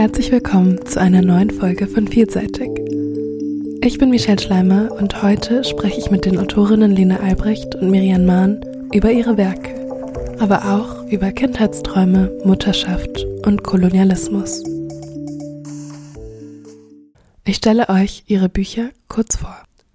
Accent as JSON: {"language": "German", "town": "Frankfurt", "region": "Hesse", "country": "Germany", "said": "Ja, ich komme ja auch aus Frankfurt"}